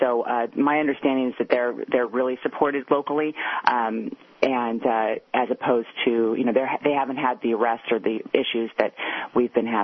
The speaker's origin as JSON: {"language": "English", "country": "United States", "said": "I'm like, I'm an American, so I'm like, look, no one's going to go bankrupt if they get sick."}